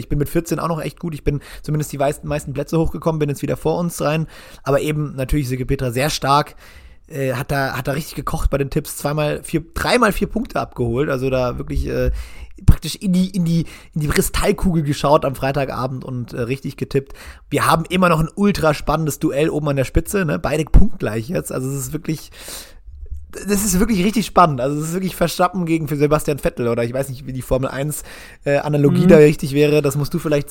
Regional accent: Freiburg, Baden-Württemberg, Germany; was mich besonders als Freiburger natürlich freut

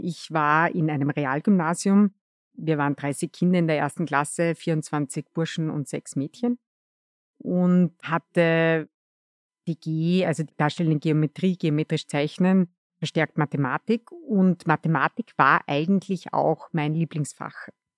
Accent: Upper Austria, Austria; now in Vienna, Austria; Lebe in Wien, bin eigentlich aus Oberösterreich.

